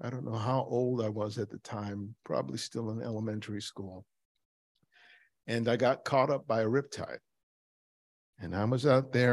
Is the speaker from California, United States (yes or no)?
yes; Los Angeles, California, United States; growing up in South LA during the 70s